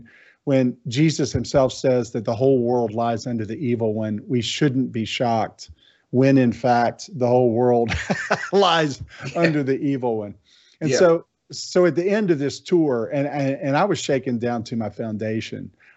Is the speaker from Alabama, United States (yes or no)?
no; Tennessee, United States; I grew up down here in the South, grew up in Tennessee, middle-class family, hardworking dad.